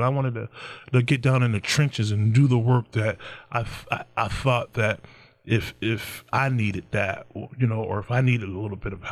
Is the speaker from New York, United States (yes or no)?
yes; Niagara Falls, New York, United States; You know, I'm from Niagara Falls. You know, I grew up in Niagara Falls, and I used to be the best chef in Buffalo, Niagara Falls.